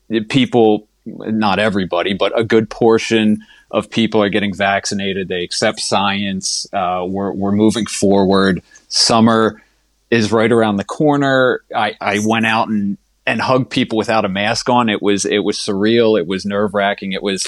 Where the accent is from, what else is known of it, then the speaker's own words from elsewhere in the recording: Pennsylvania, United States; now in Rhode Island, United States; I'm a transplant from Eastern Pennsylvania. I've been now in Rhode Island for 21 years, so more than half of my life has been Rhode Island.